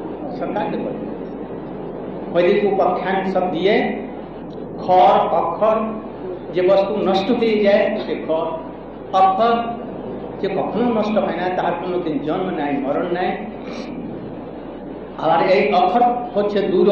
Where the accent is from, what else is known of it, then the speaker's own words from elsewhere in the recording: India; ভারত থেকে আসি, আমি একটি সমৃদ্ধ অত্যন্ত সমৃদ্ধ ভারত থেকে এসেছি